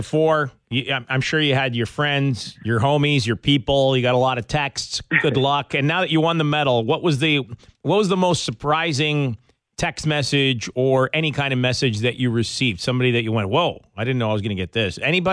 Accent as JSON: {"language": "English", "country": "Canada", "said": "We're Canadian, okay? Canadians carry themselves, yeah, a certain way for the most part."}